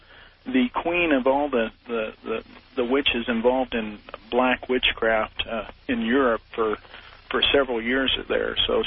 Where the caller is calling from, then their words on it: LaFontaine, Indiana, United States; I'm calling from LaFountain, Indiana.